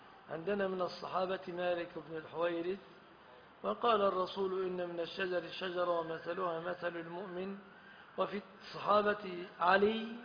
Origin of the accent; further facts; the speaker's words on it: Egypt; في بلادنا مصر